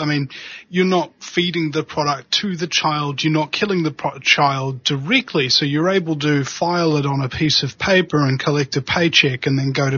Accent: New Zealand; What I love about that scandal as a New Zealander is that Fonterra, the New Zealand company

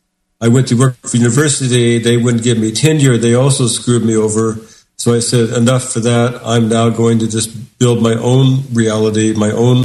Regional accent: Indiana, United States; moved away as an adult; now in New York City, United States; I grew up in Indiana in a basically almost a farm-type setting. I left because there was so much racism there I couldn't deal with it.

